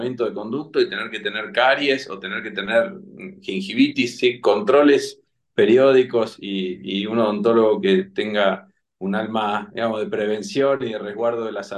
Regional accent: La Plata, Buenos Aires Province, Argentina; now in Villa La Angostura, Argentina; Yo, si bien soy de La Plata, ahora vivo en Villa La Angostura. Hace 20 años que vivo acá

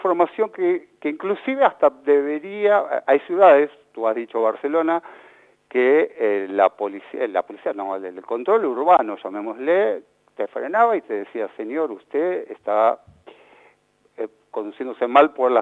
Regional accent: Argentina; nosotros somos latinos, sí. Somos argentinos.

